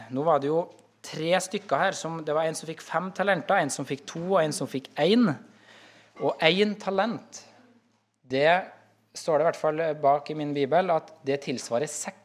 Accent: Trøndelag, Norway; Jeg hadde oldemor hjemme i Trøndelag, vokste opp på slektsgården. Og den gården den lå ganske øde.

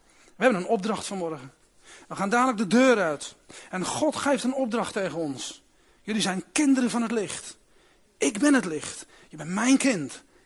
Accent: South Holland, Netherlands; Ja, ik kom hier niet vandaan, dus ik ben een Westlander.

